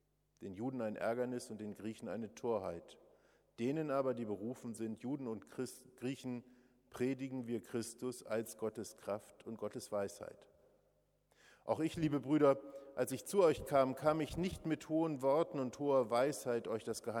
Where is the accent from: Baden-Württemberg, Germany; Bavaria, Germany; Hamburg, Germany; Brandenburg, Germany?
Bavaria, Germany; Rothenburg; Vor einer Woche war ich in meiner Heimatstadt Rothenburg.